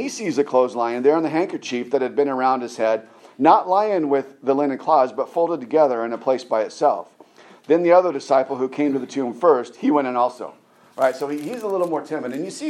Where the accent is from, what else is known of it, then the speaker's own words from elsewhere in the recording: California, United States; Even though I'm from California, I'm not much of a surfer.